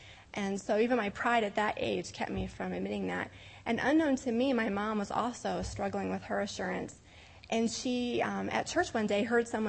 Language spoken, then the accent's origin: English; Wisconsin, United States; Of course, growing up in Wisconsin, there's lots of dairy farms.